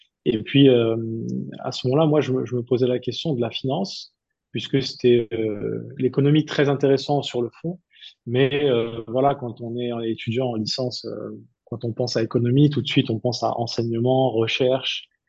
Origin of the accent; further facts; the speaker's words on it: Île-de-France, France; born there; 36 ans aujourd'hui. Je suis marié, deux enfants. Je suis né en région parisienne et j'y vis aujourd'hui.